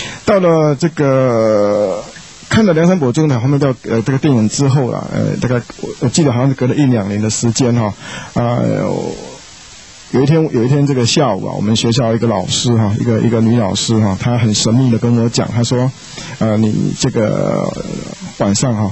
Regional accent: Taiwan; 以我个人成长背景来讲，我们就是所谓的在台湾出生，父母亲也都是在台湾出生哈，阿公阿嬷都是台湾哈

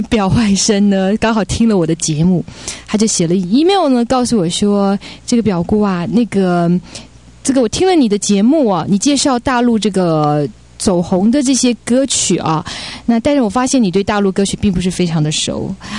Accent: Taiwan; 这么多大陆人真的不喜欢我们台湾人？

